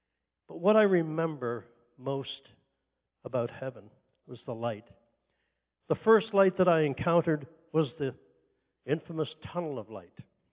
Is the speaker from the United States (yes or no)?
no; Canada; I'm 70 years old now, and I came up through the bush. I flew bush in Canada. I'm Canadian.